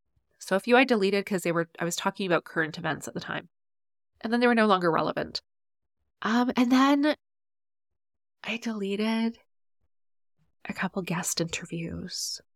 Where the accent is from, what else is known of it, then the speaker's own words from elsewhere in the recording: Alberta, Canada; Obviously, BC, I live here. I grew up in Alberta. I visit Alberta regularly.